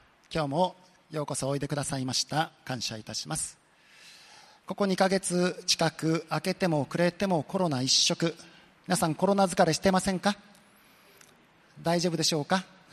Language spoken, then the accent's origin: Japanese; Hokkaido, Japan; 私はね、どうして寒い北海道から来た牧師にね、神様はこんなシンガポールで一番暑い礼拝堂で説教させるんだろうか思ったけども、今心から感謝しています。